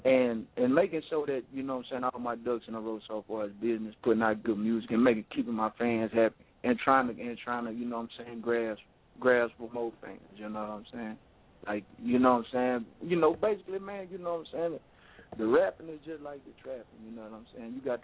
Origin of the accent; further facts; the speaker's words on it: Mansfield, Louisiana, United States; moved away as an adult; also born or lived in Tyler; Well, see, I'm born and raised in Mansfield, Louisiana. That's where I grew up at, you know what I'm saying? At 18, I moved to Tyler Tech.